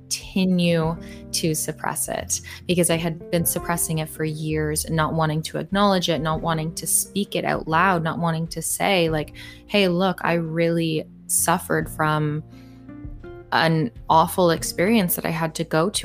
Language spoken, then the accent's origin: English; Toronto, Ontario, Canada; Yeah, I'm from Toronto, Canada. So I live in the city of Toronto, Ontario, in Canada.